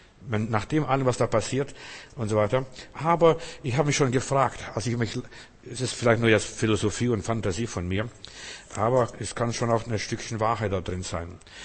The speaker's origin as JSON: {"language": "German", "country": "Germany", "said": "ich bin ja Deutscher, das ist eine deutsche Mentalität, deutsche Art"}